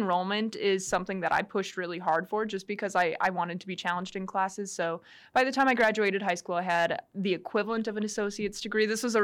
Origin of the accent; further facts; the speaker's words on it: Rib Mountain, Wisconsin, United States; Yeah, born and raised in Rib Mountain. So I have lived in the same house, same town pretty much my whole life up until college.